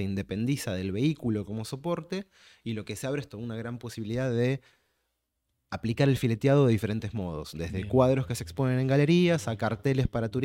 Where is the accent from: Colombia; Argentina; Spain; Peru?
Argentina; Buenos Aires; Yo me crié en Almagro